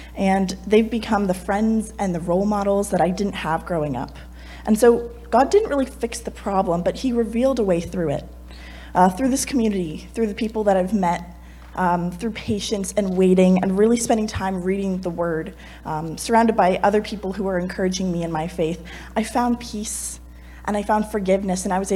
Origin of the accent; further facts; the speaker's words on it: Oakville, Ontario, Canada; I go to Queens for nursing. I was raised in Oakville, Ontario